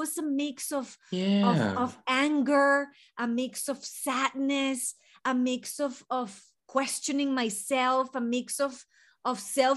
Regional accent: Venezuela; English is a second language; moved away; And I'm from Venezuela in South America.

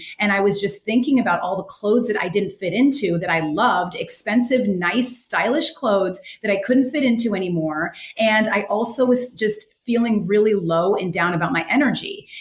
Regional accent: West Coast, United States; now in New York City, United States; And I grew up on the West Coast, and I always saw movies and TV shows about New York.

